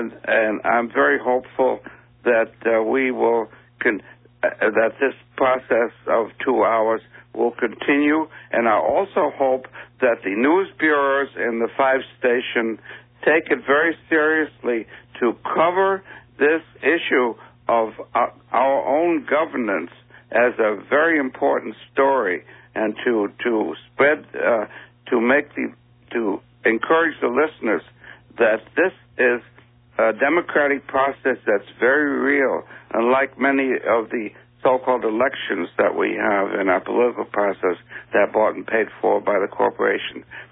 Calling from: Oakland, California, United States; I'm calling from Oakland.

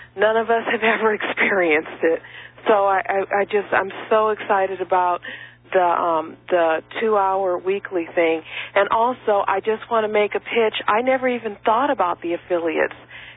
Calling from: Monterey, California, United States

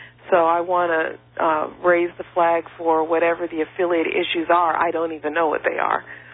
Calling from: Monterey, California, United States

